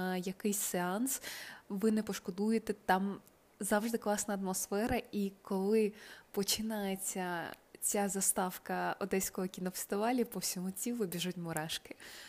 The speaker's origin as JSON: {"language": "Ukrainian", "town": "Odesa", "region": "Odesa Oblast", "country": "Ukraine", "said": "Не треба забувати, що я з Одеси"}